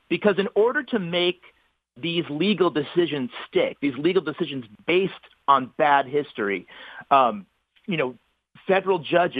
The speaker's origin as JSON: {"language": "English", "region": "New England", "country": "United States", "said": "And I come from New England."}